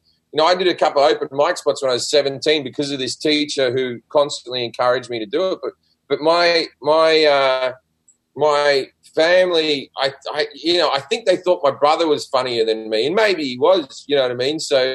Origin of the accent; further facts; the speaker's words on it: Sydney, New South Wales, Australia; And when I was growing up in Sydney, there was one comedy club, the Comedy Store in Sydney, and that was it in a city of almost 5 million people.